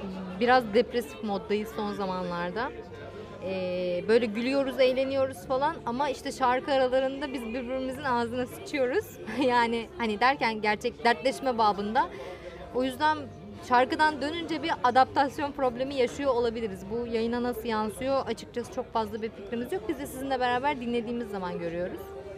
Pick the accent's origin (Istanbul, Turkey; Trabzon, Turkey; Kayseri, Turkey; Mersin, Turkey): Istanbul, Turkey; Kadıköy; Kadıköy benim ilk gençliğimin geçtiği yer. Hani benim memleketim bir yerde baktığın zaman da. Kendim buraya ait hissediyorum ayrı da.